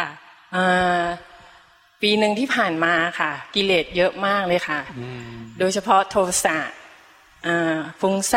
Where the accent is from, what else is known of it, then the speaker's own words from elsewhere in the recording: Saraburi, Thailand; บ้านอยู่สระบุรีค่ะ